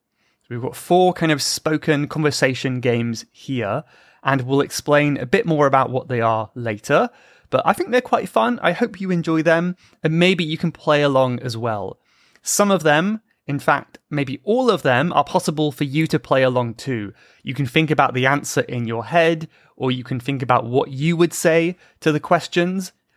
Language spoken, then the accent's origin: English; South West England, United Kingdom; I'm originally from Cornwall in the southwest of England.